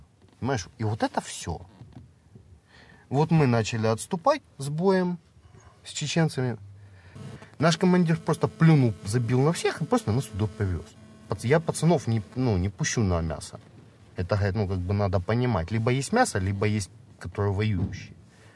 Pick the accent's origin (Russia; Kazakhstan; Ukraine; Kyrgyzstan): Ukraine; Donetsk, Donetsk Oblast; Да, я дончанин, мне домой дороги нет.